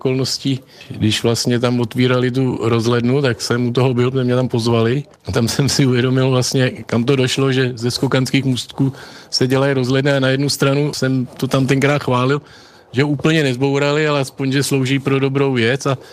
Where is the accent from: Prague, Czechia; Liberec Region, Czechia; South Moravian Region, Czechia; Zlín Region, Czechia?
Liberec Region, Czechia; Harrachov; já jsem z Harachova, tak můžu mluvit o Harachově